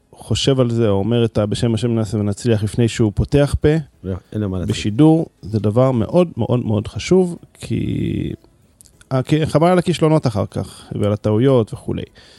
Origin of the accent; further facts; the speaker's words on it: Jerusalem, Jerusalem District, Israel; אני גדלתי במאה השורים